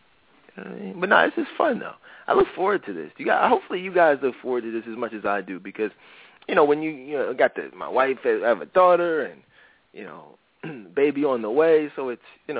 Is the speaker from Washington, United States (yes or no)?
no; Philadelphia, Pennsylvania, United States; Cool, Philly, my hometown.